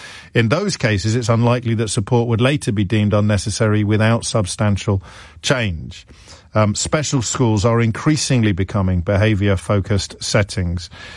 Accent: Bristol, South West England, United Kingdom; from Bristol.

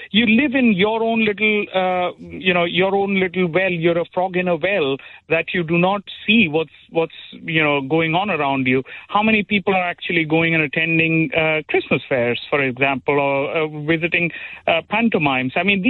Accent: India; now in United Kingdom; For people who like me who've come from abroad, I came from India, for us it is a privilege to become British.

